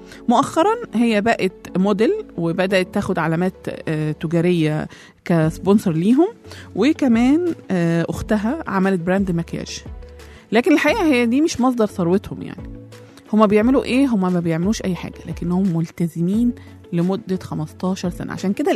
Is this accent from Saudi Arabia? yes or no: no; Egypt; أما عندنا في مصر الفنان